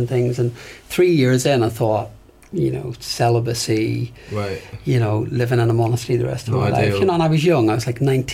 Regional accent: Northern Ireland, United Kingdom; moved away; But so growing up in Northern Ireland was interesting because, you know, you normalise lots of stuff.

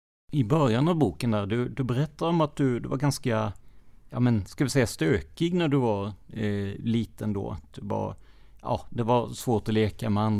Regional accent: Rödeby, Blekinge, Sweden; jag säger att jag är från Rödeby

